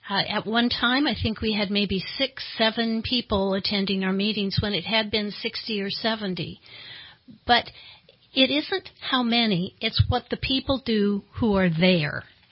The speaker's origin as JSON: {"language": "English", "region": "California", "country": "United States", "lives_now": "Burney, United States", "said": "I am a refugee from Southern California. I hit Northern California as soon as we could get out of the South. Ended up in Bernie in 1991"}